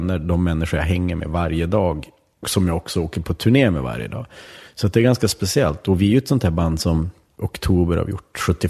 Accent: Vännäs, Västerbotten County, Sweden; jag är uppvuxen i Vännäs, det är liksom så här kutym att dricka då du är 14, 15, 16

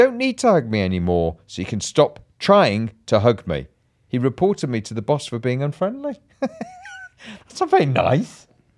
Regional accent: Bolton, North West England, United Kingdom; I'm from Bolton.

